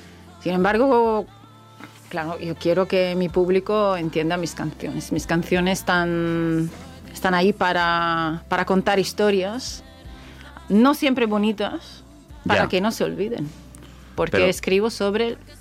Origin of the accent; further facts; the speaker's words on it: Milan, Lombardy, Italy; un día me gustaría tocar en mi ciudad natal, en Milán.